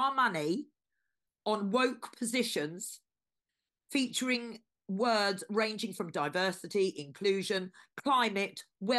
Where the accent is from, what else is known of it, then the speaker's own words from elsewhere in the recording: United Kingdom; We're all British. We're born, we're bred, our family, you know, people's families have been here for years.